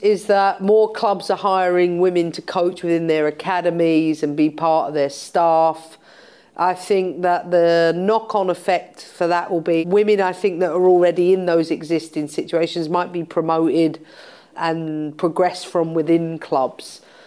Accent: London, United Kingdom; I'm in London, I'm a Londoner.

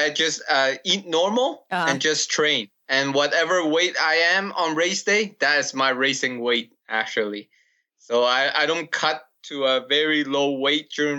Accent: Calgary, Alberta, Canada; I'm 29 years old, and I was born in Calgary, Alberta, Canada, and I'm raised up here, and I'm still living in the city.

